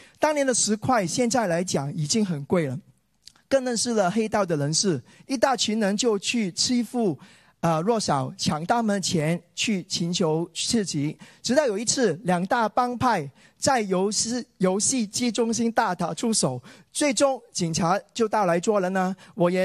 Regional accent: Hong Kong; Chinese is a second language; now in Australia; 我是来自香港的

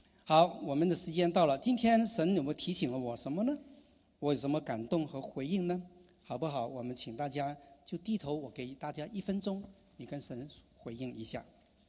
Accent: Hong Kong; 因为我是香港的背景，他是国内的背景

